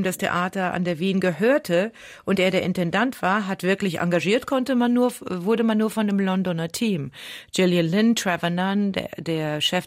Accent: Germany; now in New York, United States; Heimat in dem Sinne, ich komme schon also aus Deutschland.

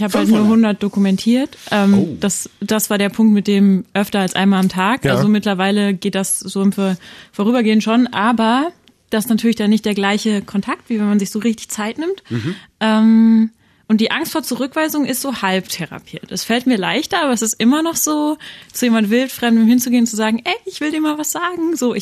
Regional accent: Berlin, Germany; also born or lived in Potsdam; Aber ich bin in Berlin und Potsdam aufgewachsen und in einer Stadt ist man eben den Menschen auf der Straße fremd.

